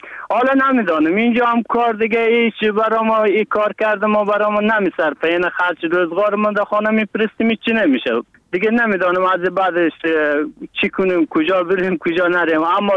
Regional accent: Afghanistan; now in Turkey; ما افغان هستیم والله که از هرچی ترکی هم صحبت کنیم ما را به چشم افغان میبینن، به چشم خارجی میبینن.

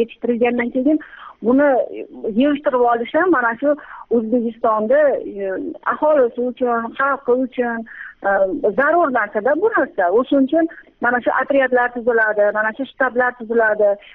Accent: Fergana Region, Uzbekistan; Farg'onadanman, jurnalistman.

